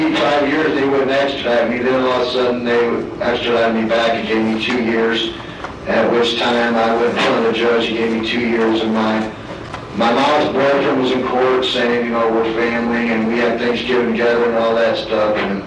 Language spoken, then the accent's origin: English; Granite City, Illinois, United States; Well, I'm originally from Granite City, Illinois, which is 11 miles from St. Louis.